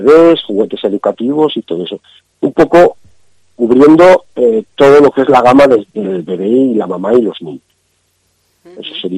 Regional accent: Castile and León, Spain; somos zamoranos, peleamos a muerte por Zamora

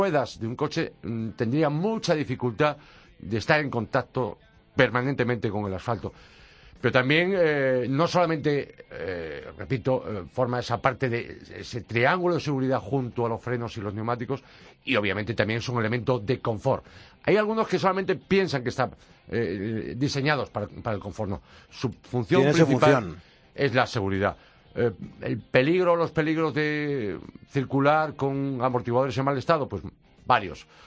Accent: Galicia, Spain; Como soy gallego

